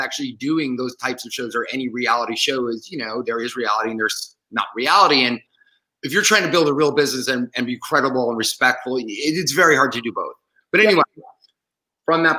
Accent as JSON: {"language": "English", "region": "New York", "country": "United States", "said": "So I'm from New York. So I had a media, you know, I had a media company."}